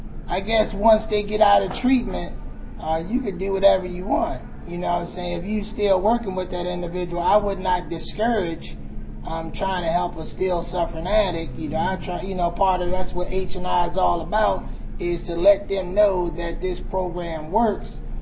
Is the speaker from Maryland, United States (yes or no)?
yes; Baltimore, Maryland, United States; I'm from the Baltimore area